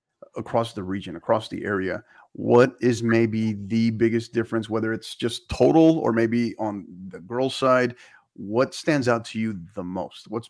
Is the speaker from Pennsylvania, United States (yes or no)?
no; El Paso, Texas, United States; back in my hometown of El Paso, very much in the same spot as San Antonio